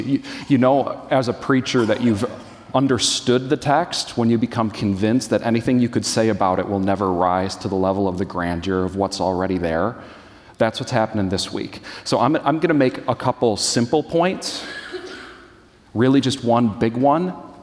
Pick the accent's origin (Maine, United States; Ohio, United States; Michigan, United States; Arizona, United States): Michigan, United States; also born or lived in Madison; I grew up in West Michigan. I was born in Madison, but grew up in West Michigan.